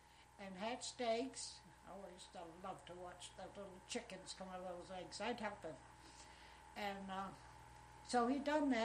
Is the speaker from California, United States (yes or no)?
no; Fall River, Massachusetts, United States; born there; Born in Fall River, and a family of 10 children.